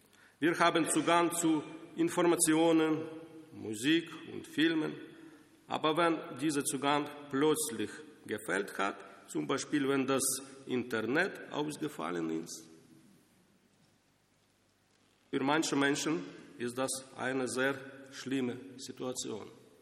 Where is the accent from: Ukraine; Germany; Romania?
Ukraine; German is a second language; ich komme aus der Ukraine mit meiner Familie.